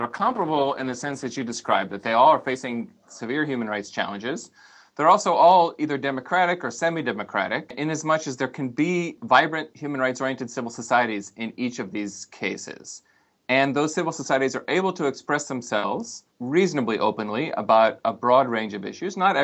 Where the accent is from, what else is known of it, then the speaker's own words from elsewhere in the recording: Israel; growing up in Israel in the 1980s